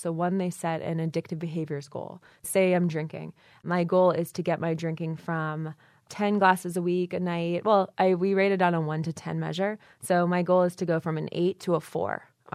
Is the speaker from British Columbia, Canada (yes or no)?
no; Toronto, Ontario, Canada